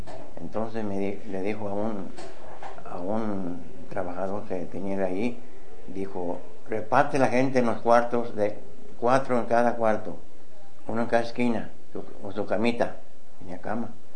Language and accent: Spanish; San Martín Hidalgo, Jalisco, Mexico; born there; moved away; Nací en San Martín Hidalgo, Jalisco.